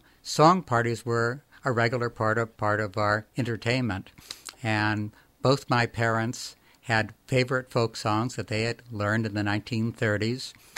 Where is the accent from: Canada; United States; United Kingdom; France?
United States; Georgetown, Maine; I grew up on Georgetown Island, which is connected to the mainland by a series of bridges.